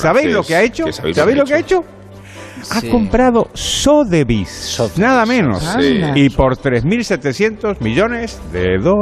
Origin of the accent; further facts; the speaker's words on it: Argentina; Habla de mi Argentina natal